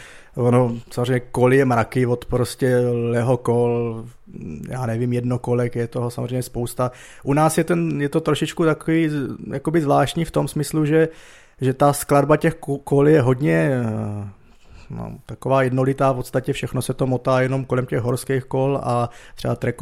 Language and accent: Czech; Brno, South Moravian Region, Czechia; jako Brňák zasekat v pisárkách tam v těch kolonách